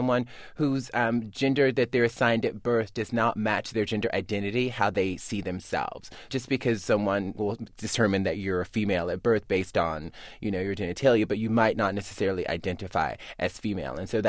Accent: Mobile, Alabama, United States; now in New York, United States; When I finally moved to New York, I grew up in Mobile, Alabama. But when I finally moved to New York

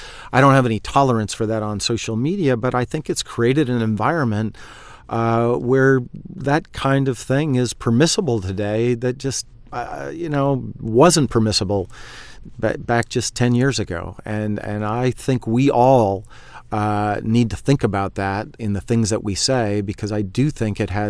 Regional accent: United States; I, as an American citizen, as a professor, as somebody engaged in public policy, try to engage everywhere I can.

